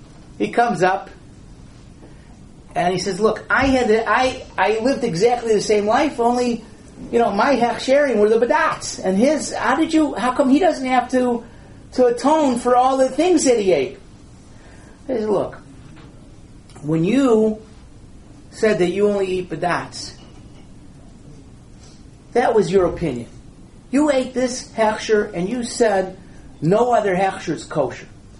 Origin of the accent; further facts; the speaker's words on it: Detroit, Michigan, United States; also born or lived in Gush Etzion; I used to live in the Gush Etzion area. And the reporter is doing a article on me for my hometown, Detroit.